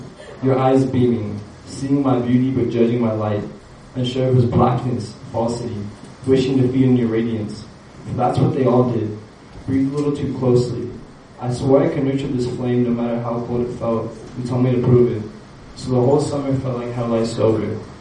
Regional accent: Fontana, California, United States; I'm from Fontana, California.

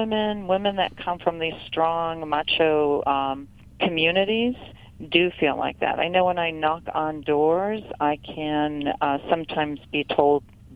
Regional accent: Florida, United States; I'm from Florida

